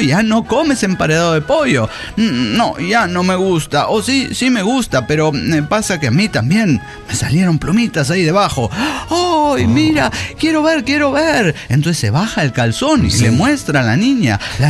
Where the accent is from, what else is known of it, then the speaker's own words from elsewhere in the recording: Mexico City, Mexico; de Ciudad de México.